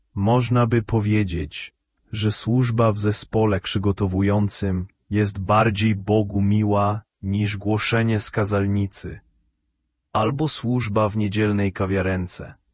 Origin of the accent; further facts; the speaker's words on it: Belarus; Pochodzę z Białorusi i jako dzieckie często widywałem w telewizji reklamy soku